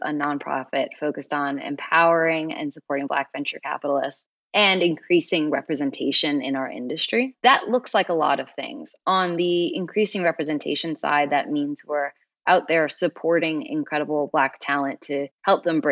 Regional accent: East Coast, United States; So I grew up on the East Coast and went to Harvard undergrad

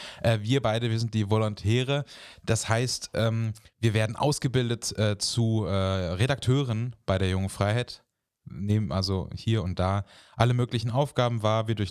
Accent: Mecklenburg-Vorpommern, Germany; ich komme eigentlich aus Mecklenburg-Vorpommern, habe in Frankfurt am Main Philosophie studiert

